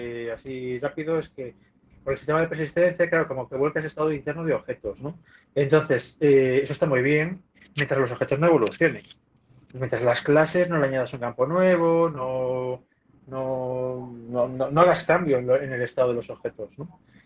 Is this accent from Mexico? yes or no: no; Spain; soy un tío español que no se sabe quién soy y esas cosas